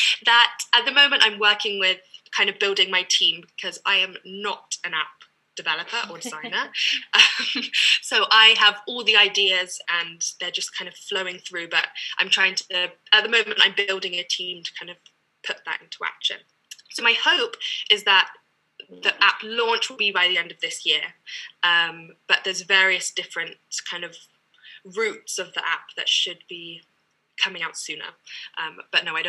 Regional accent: South East England, United Kingdom; now in France; I was born in Surrey and have lived there pretty much my whole life. I went to a boarding school before I moved out here, and now I'm in France.

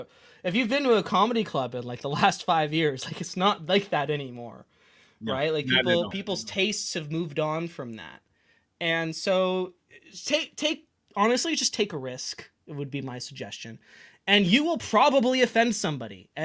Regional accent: Canada; I'm not an American, right? I'm a Canadian

